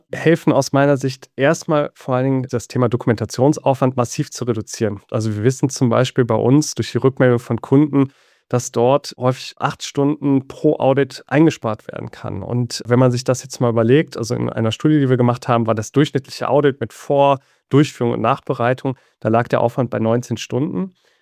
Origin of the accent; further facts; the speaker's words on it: Aachen, North Rhine-Westphalia, Germany; Ich bin ursprünglich Aachener, habe hier in Aachen studiert